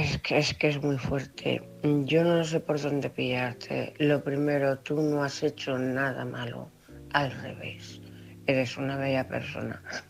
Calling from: Cuenca, Castilla-La Mancha, Spain; de Cuenca, corresponsal.

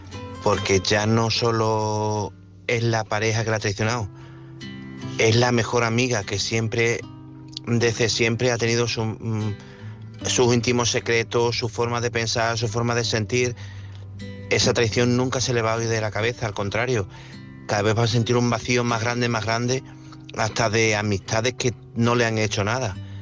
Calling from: Badajoz, Extremadura, Spain; Buenas noches … de Badajoz.

